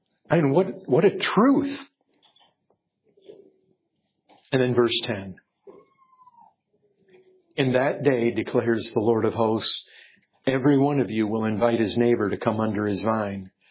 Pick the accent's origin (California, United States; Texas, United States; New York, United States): Texas, United States; I come from Texas, where shade is desirable.